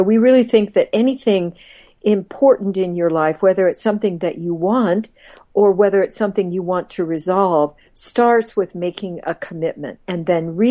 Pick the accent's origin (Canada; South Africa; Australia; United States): United States; Midwest; I came from, I grew up, did a lot of my growing up in the Midwest